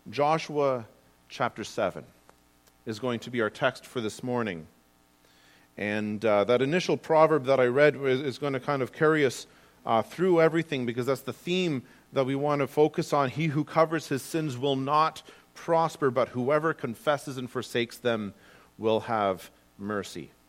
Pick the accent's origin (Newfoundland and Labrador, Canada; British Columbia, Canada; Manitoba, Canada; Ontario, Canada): Ontario, Canada; Kitchener; I am hailing from Kitchener, Waterloo, Elmira, Hawkesville area, for those of you who are familiar with that area.